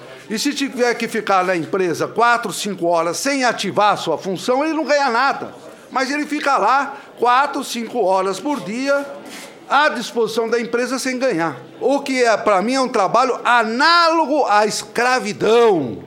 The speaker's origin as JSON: {"language": "Portuguese", "region": "São Paulo", "country": "Brazil", "said": "porque ele é do Rio Grande do Sul, eu sou de São Paulo"}